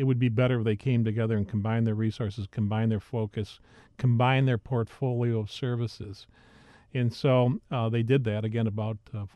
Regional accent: Syracuse, New York, United States; I'm formerly from Syracuse. I have to tell you that even when I was in Syracuse, I heard about this thing.

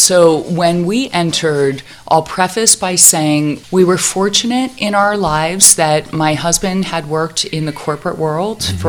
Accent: East Coast, United States; I grew up on the East Coast, and to me, the California West and the Sierra Nevada was always this mythical place

